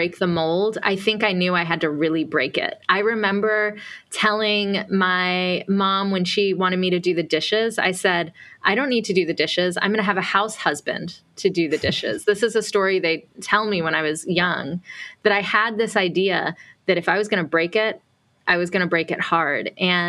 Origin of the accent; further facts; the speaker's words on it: Atlanta, Georgia, United States; So I grew up in the South, immigrant parents in the 80s.